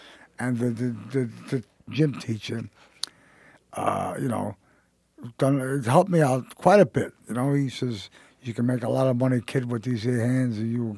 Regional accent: New York City, New York, United States; I lived down in New York City on the east side, a little Mulberry Street. I was born on Mulberry Street, and I lived out there, and there was a lot of Italians there and Jewish people.

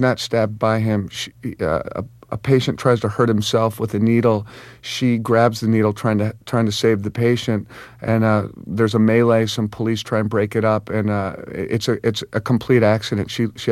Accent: Westchester, New York, United States; when I was growing up in Westchester, New York

